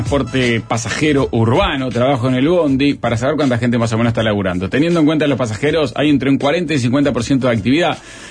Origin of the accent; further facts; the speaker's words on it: Rivera, Uruguay; now in Montevideo, Uruguay; Marcela y Semana Santa me llevan directamente a mi infancia en Rivera.